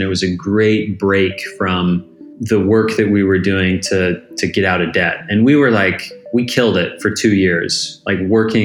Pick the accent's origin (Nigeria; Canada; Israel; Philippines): Canada; Vancouver, British Columbia; moved away as an adult; also born or lived in Scottsdale, United States; now in United States; I'm from Vancouver, Canada, originally. I moved down to Scottsdale, Arizona a couple years ago